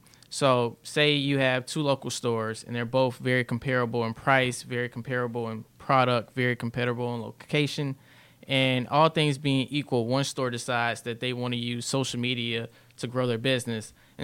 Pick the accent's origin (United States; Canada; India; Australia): United States; Stone Mountain, Georgia; So I'm originally from Stone Mountain, Georgia, okay. Born and raised